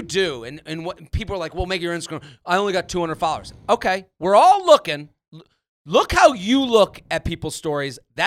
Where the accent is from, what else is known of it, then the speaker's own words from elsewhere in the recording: Boston, Massachusetts, United States; I'm a huge Tom Brady fan. I'm from New England. I'm from Boston.